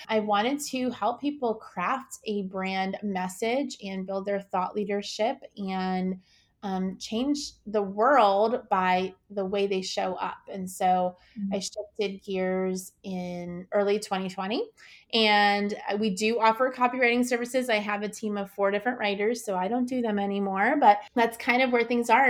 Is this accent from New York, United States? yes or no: yes; New York, United States; also born or lived in South Carolina; my husband is from Ecuador. I'm from New York. We lived in South Carolina at the time.